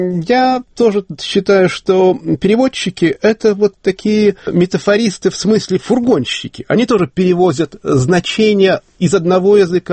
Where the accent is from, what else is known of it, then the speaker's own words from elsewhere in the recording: Chernivtsi, Chernivtsi Oblast, Ukraine; Я вырос в Черновцах, я преподавал в сельской школе, гуцульским детям.